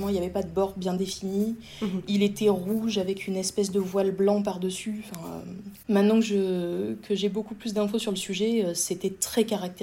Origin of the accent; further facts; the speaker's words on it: Provence-Alpes-Côte d'Azur, France; now in Lorraine, France; À la base, je suis originaire de Provence et je me suis retrouvée en Lorraine.